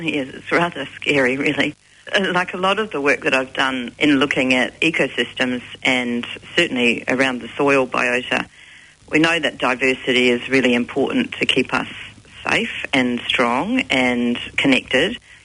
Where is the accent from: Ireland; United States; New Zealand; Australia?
Australia; Adelaide, South Australia; I was born in Adelaide, in the foothills of Adelaide, near the Green Hill. Spent the first 21 years of my life growing up there and exploring the hills and the bush